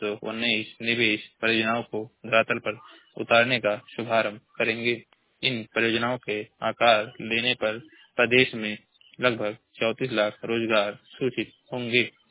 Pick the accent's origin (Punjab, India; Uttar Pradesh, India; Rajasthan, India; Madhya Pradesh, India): Uttar Pradesh, India; Maharajganj; मैं जिला महाराजगंज के निवासी हूँ।